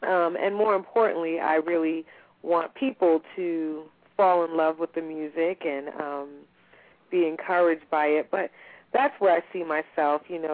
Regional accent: New York, United States; I'm a New Yorker, so it's not difficult.

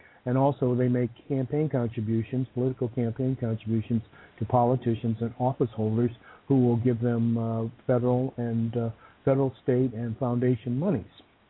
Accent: Illinois, United States; a famous case which I'm familiar with because I grew up in Cook County, Illinois.

